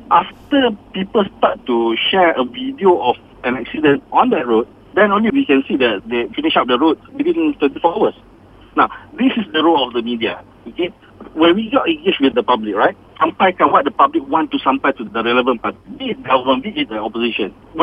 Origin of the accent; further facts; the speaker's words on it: Kelantan, Malaysia; For me, I came from Kelantan. We have no problem, be it racial, be it religion.